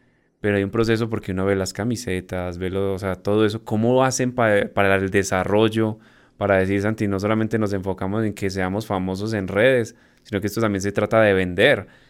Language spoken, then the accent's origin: Spanish; Manizales, Caldas, Colombia; porque yo soy de Manizales.